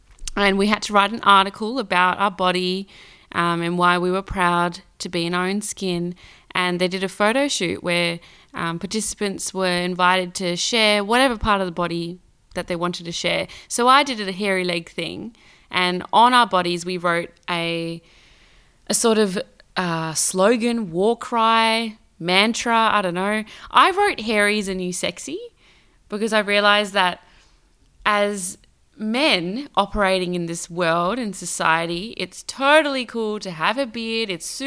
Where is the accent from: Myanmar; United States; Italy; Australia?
Australia; Perth, Western Australia; and I'm from Perth, and I'm a spoken word artist.